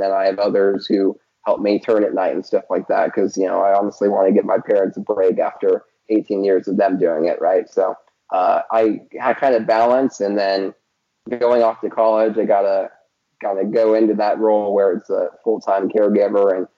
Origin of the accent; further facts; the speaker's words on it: El Dorado Hills, California, United States; also born or lived in San Jose; so I was born in San Jose, California, and I was diagnosed 18 months.